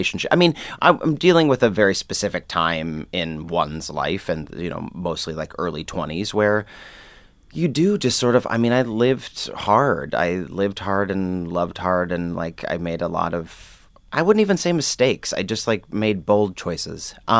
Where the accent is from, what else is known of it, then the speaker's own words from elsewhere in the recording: Midwest, United States; now in New York, United States; So I embrace the fact that I'm from the Midwest, and I'm proud of that. It's like it's a great place to be from